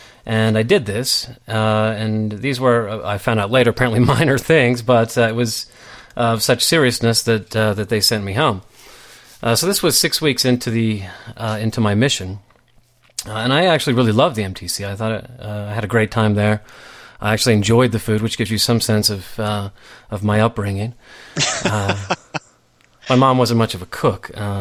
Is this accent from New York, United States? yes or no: no; Pleasant Grove, Utah, United States; I was born here in Utah Valley. I come from a large family. I've got 10 brothers and sisters. One of these kind of old school Mormon families in a fairly old school Mormon community in Pleasant Grove, where there's a lot of, really large families.